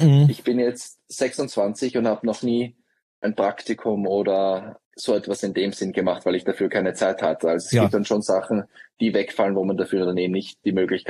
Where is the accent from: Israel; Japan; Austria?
Austria; moved away; Ich bin aus Österreich. Ja, es ist eine sehr lange Zeit. Im November werden es 10 Jahre, was eigentlich verrückt ist, wie schnell die Zeit vergangen ist, dass man 10 Jahre schon im Ausland lebt.